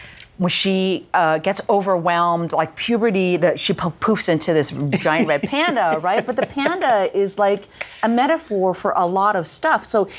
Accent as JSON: {"language": "English", "country": "Canada", "tie": "born or raised there", "said": "having been born and raised in Canada, at that point, I've already done films."}